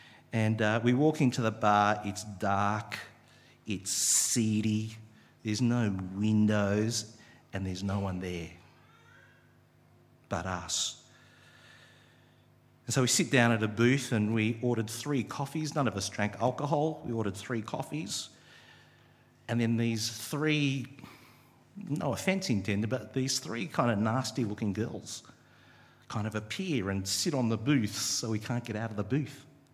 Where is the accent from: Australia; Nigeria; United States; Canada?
Australia; I know I'm young, I know I'm from Australia